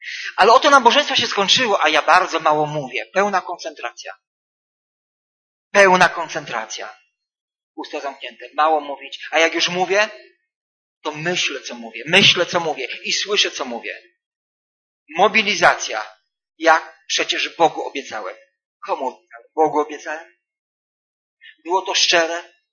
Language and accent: Polish; Wrocław, Lower Silesian Voivodeship, Poland; also born or lived in Świnoujście; Pochodzę z Wrocławia, więc ze Świnoujścia, gdzie się uczyłem, wyjechałem do mojego rodzinnego domu